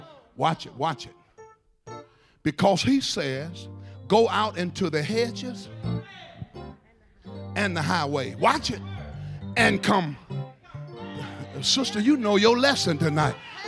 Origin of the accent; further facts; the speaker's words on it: Mississippi, United States; I came all the way from Mississippi to bless you.